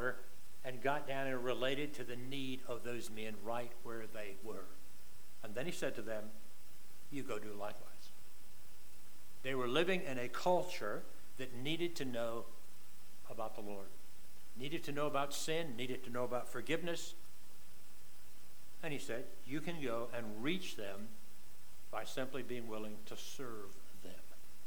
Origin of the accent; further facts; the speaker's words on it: North Carolina, United States; I was raised in the South, up in North Carolina, in the public school system.